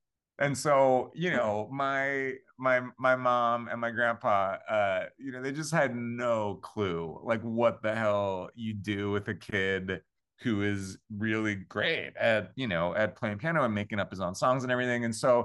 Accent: Long Island, New York, United States; I mean, so I'm from Long Island, New York. I come from sort of like ultimate suburbia.

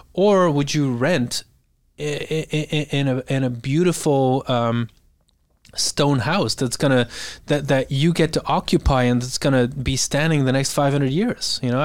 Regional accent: Bruges, Flanders, Belgium; now in United States; And I grew up in Bruges, which is like one of the best preserved, you know, stone masonry based cities in the world.

